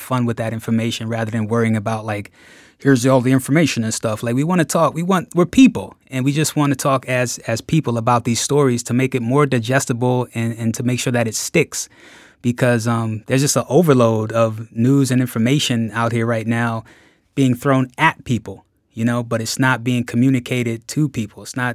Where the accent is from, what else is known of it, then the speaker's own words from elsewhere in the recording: New Jersey, United States; also born or lived in Philadelphia; now in Boston, United States; You know, I grew up in South Jersey, so Philly is always like right there for me, you know? And having lived in Philly, went to school in Philly, like that's always going to be part of me.